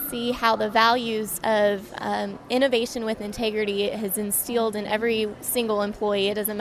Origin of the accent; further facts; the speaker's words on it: New Mexico, United States; I am actually from New Mexico, and I'm currently attending New Mexico State University.